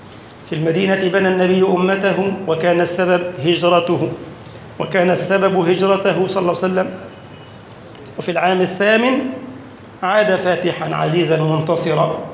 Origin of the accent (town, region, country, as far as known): Egypt